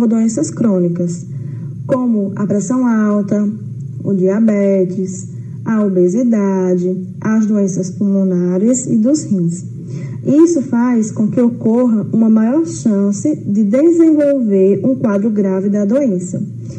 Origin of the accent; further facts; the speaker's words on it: Juazeiro do Norte, Ceará, Brazil; sou natural do Juazeiro do Norte